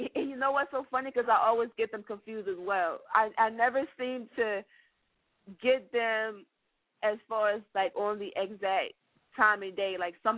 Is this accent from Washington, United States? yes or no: no; Stone Mountain, Georgia, United States; also born or lived in Liberia; Actually, I grew up in Stone Mountain, Georgia, but I was born in Liberia.